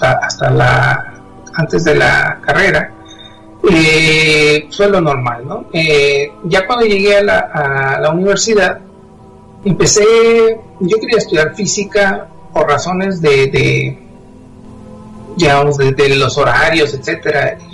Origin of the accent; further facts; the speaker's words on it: Hermosillo, Sonora, Mexico; also born or lived in Ensenada; terminé en mi ciudad natal, en Hermosillo, donde soy profesor de la Universidad de Sonora.